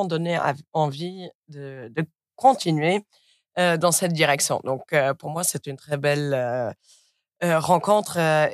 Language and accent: French; Luxembourg; et je suis luxembourgeoise.